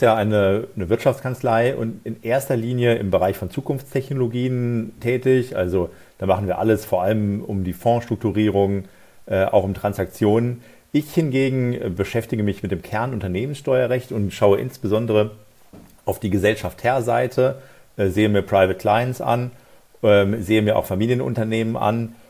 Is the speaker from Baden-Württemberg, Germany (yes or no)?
no; North Rhine-Westphalia, Germany; Das sage ich als Westfale